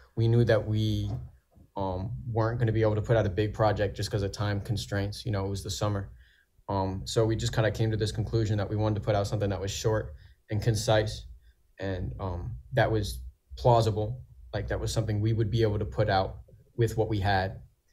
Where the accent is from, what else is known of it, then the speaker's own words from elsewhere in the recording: Houston, Texas, United States; I'm from Houston, right? So we're back in Houston right now.